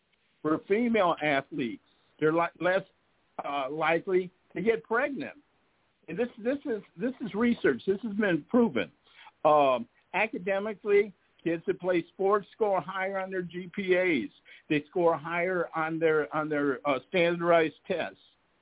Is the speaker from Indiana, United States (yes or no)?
no; Chicago, Illinois, United States; now in Las Vegas, United States; I'm from Chicago. We love our teams. I live in Vegas, but I'm still a diehard Sox fan, White Sox fan.